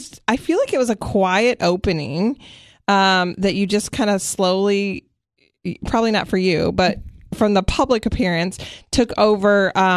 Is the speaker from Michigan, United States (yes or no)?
yes; Michigan, United States; I'm from Michigan, so it was a Meijer, if anybody is familiar with a Meijer.